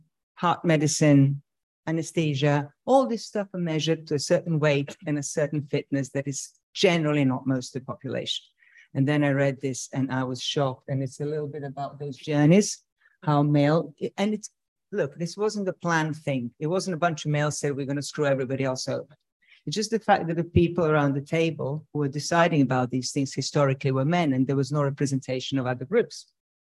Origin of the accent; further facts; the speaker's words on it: Serbia; English is a second language; moved away as an adult; I'm from Serbia, slightly more parity in engineering profession. I came here